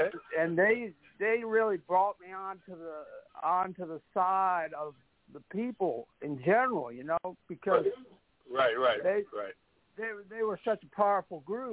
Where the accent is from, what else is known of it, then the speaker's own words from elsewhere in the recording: Washington, District of Columbia, United States; from Norfolk, Ghent. No, I'm 77 years old. I'm from the D.C. area. I grew up there. I taught high school in Southeast D.C.